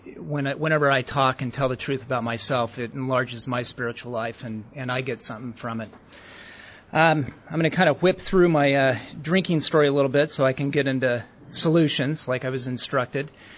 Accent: Portland, Oregon, United States; I hitchhiked back to my hometown up in Portland with the idea of withdrawing from alcohol.

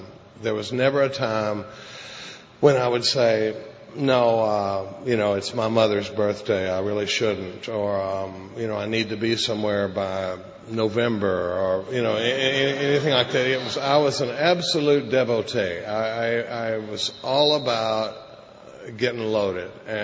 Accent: Dallas, Texas, United States; My story, I grew up in Dallas, Texas. I grew up in a pretty normal family.

